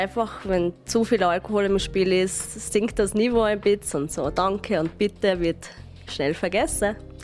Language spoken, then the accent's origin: German; Austria; Natürlich, ich als Österreicherin kein Fanta-Wein kennt